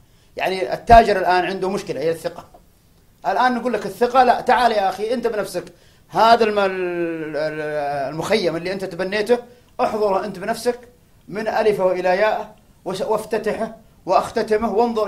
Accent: Saudi Arabia

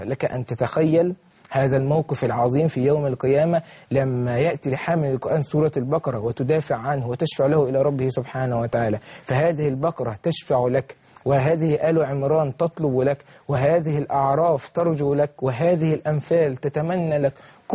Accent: Syria; لبلدنا سوريا،

